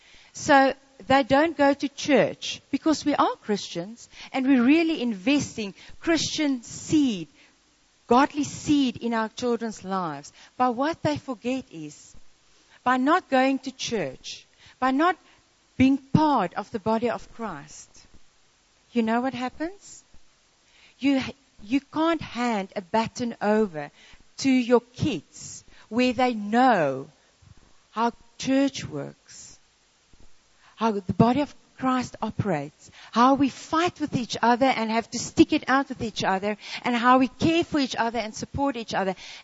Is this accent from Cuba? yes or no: no; Western Cape, South Africa; also born or lived in Johannesburg; We used to stay in Joburg, and Mac, I grew up in the Cape